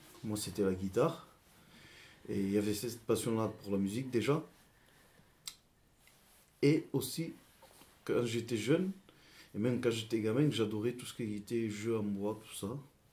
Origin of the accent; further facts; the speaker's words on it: Reims, Grand Est, France; born there; Le fait du coup que je suis né à Reims, c'est pour cela.